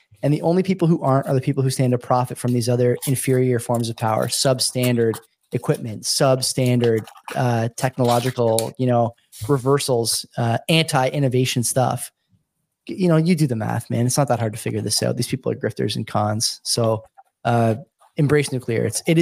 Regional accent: Canada; I live in a place where power is important. You know, we're Canadian.

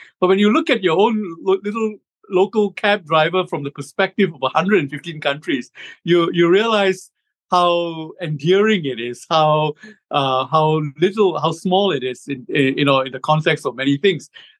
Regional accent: Singapore; I'm from Singapore, so I live in Singapore. I live in a beautiful apartment that looks out to the sea and the city skyline.

